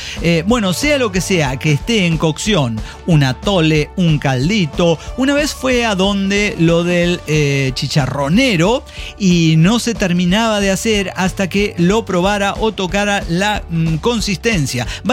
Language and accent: Spanish; Manizales, Caldas, Colombia; Y yo soy de Manizales.